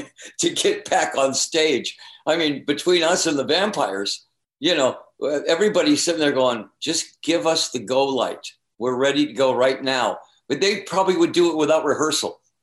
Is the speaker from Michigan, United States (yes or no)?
yes; East Detroit, Michigan, United States; I was from the East Side. I was from East Detroit, you know.